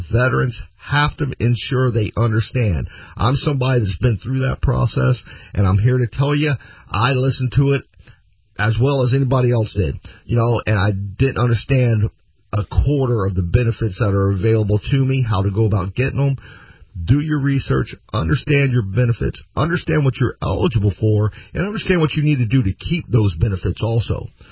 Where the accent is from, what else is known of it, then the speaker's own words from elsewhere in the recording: the South, United States; now in Florida, United States; But, you know, that's because I grew up in the South. You know, I'm a fan of the heat. You know, I'm a fan of the weather we have down here in Florida.